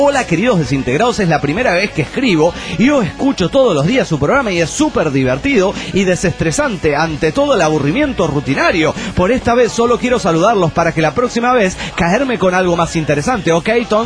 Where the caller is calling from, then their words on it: Villa María, Córdoba, Argentina; Villa María también, que es provincia de Córdoba